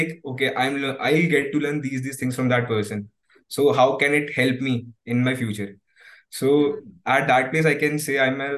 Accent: Agra, Uttar Pradesh, India; was to shift again to Agra because I'm doing BCom. So my parents wanted me to just do BCom from my hometown only

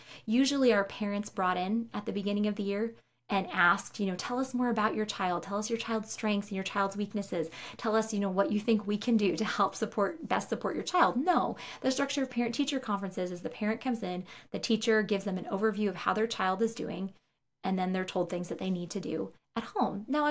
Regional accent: Northeast, United States; I was visiting my parents in my home state. I grew up in the Northeast

